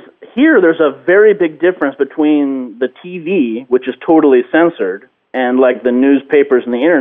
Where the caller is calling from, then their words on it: Moscow Oblast, Russia; I'm in a nice suburb just outside of Moscow.